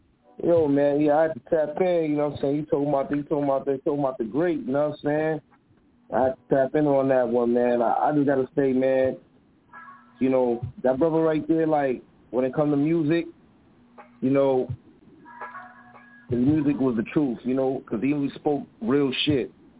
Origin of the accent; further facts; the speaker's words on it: New York, United States; I'm from New York. You already know how we do over here. I'm from New York, so it looked different for me.